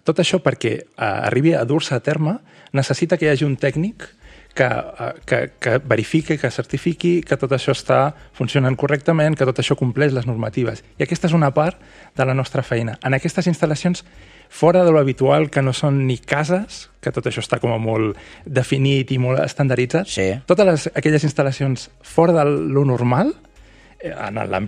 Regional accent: Tarragona, Catalonia, Spain; jo soc de Tarragona. Hem de reivindicar Tarragona perquè realment és un lloc meravellós.

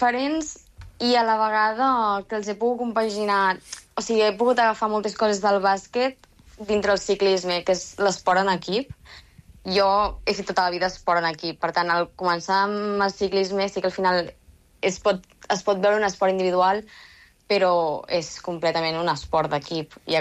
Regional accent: Solsona, Catalonia, Spain; also born or lived in Manresa; jo soc de Solsona, i m'he desenvolupat quasi tots els meus anys que he jugat a bàsquet han sigut a Manresa.

